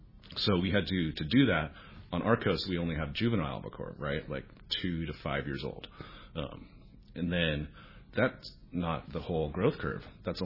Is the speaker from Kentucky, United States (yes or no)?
no; San Diego, California, United States; Yeah, I was born and raised in San Diego.